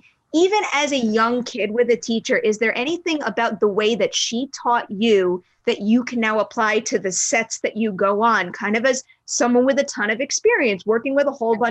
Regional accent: New York, United States; Yeah, I'm not gonna tell you what I put my poor dad through as a kid growing up in New York.

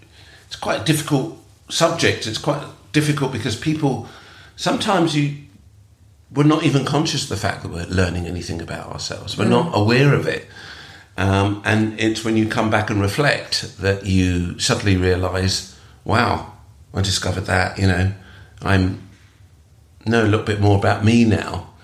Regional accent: London, United Kingdom; I'm born here. I'm born in England. I'm British. And I'm come from multicultural Britain, perhaps because I'm living in London and I grew up with lots of people whose parents were immigrant

